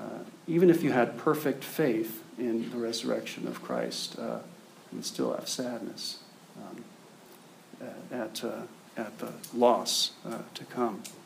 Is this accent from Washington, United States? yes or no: yes; Spokane, Washington, United States; She's from my hometown in Spokane.